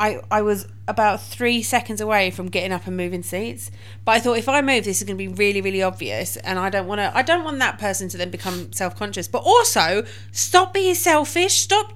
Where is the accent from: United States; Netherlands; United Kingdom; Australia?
United Kingdom; Okay, next pet peeve for me, and I think that this is an ingrained in being British, queue jumpers.